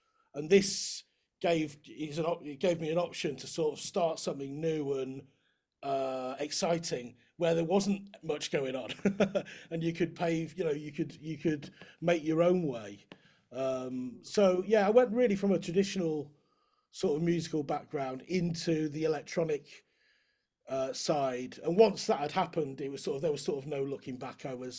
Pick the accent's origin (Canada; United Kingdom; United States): United Kingdom; Wales; I grew up in North Wales, and I used to play in the … play trombone in the band.